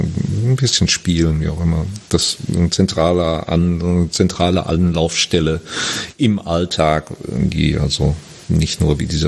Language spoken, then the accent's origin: German; Germany; ich bin Deutscher